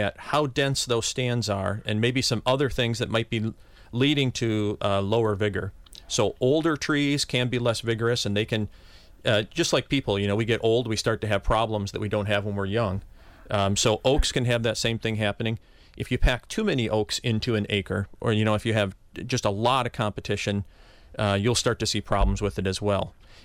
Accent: Stevens Point, Wisconsin, United States; But if you're in central Wisconsin, I grew up in Stevens Point right around that area.

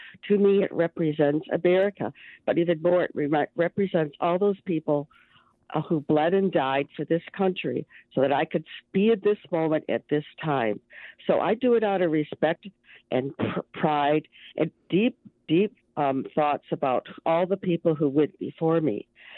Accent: United States; I am an American.

